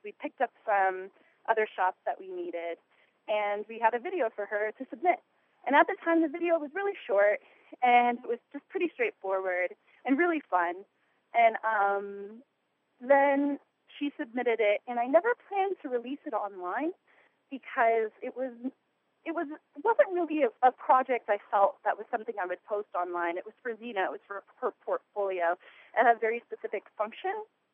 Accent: Ouray, Colorado, United States; now in Santa Fe, United States; I'm from Ouray, Colorado, and currently I am studying film and photography at school.

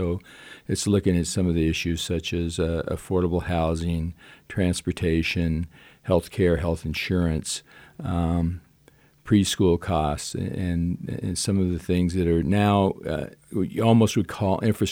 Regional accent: Sterling, Colorado, United States; I grew up in Sterling, Colorado, which is in eastern Colorado. It's actually pretty close to Nebraska, out in the plains of Colorado.

